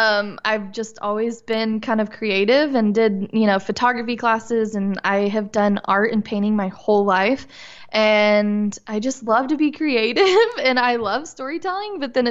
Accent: Arkansas, United States; also born or lived in Illinois; I was born in Illinois, practically raised my whole life in Northwest Arkansas

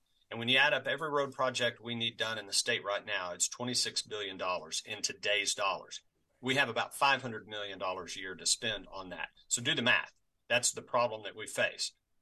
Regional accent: Texas, United States; I am from Texas. I have family in Texas.

